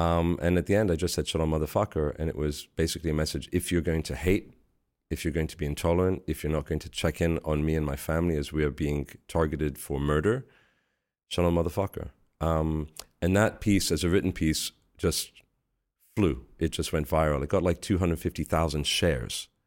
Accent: Hong Kong; also born or lived in London / New York / Boston; now in Tel Aviv, Israel; because I grew up in Hong Kong and London. I've lived in New York and Boston.

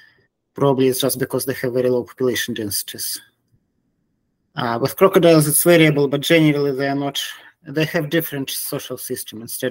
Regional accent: Moscow, Russia; I grew up in Moscow, Russia.

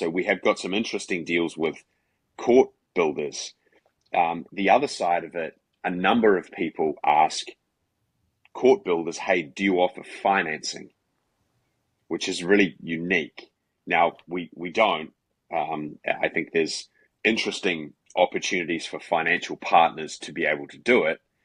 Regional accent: New Zealand; I'm from New Zealand originally

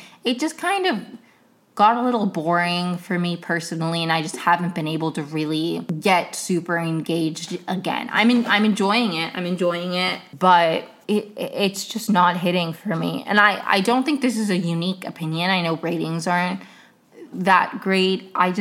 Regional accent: Maryland, United States; I'm right next to Rockville, but, like, that's still the DMV. That's still, like, my area of Maryland, you know? Love Rockville.

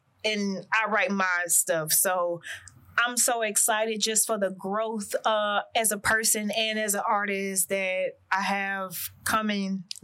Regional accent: Houston, Texas, United States; The collection would be out July 13th, 713, since I'm from Houston.

